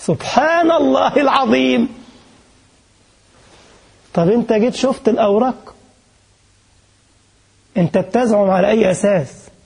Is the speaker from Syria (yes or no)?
no; Egypt; حاجة تخلي زي بقول لك مثلا عندنا في مصر يقول لك تخلي لقرع يشد في شعر ايده